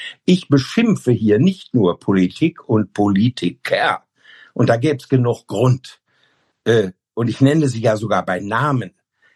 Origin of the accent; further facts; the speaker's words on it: Hameln, Lower Saxony, Germany; Oder der Bundespräsident nimmt sich das Beispiel aus meiner Heimat an der Weser, nämlich den Rattenfänger von Hameln.